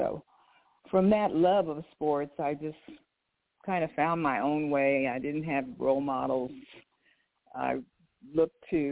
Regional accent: Des Moines, Iowa, United States; I was actually from Des Moines, Iowa, went to a technical high school

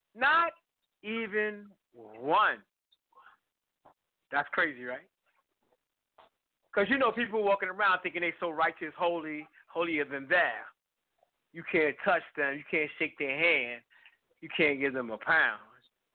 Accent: Harlem, New York, United States; Because I'm 64 years old. I grew up in Harlem.

